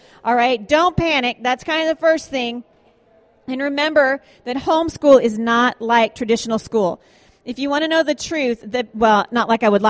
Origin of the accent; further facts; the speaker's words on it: Washington, United States; also born or lived in Oregon; I am a Washingtonian, okay? It's not that hard. It goes with the state. Okay. Or actually, I was born in Oregon, and that is how you say it, just Oregon.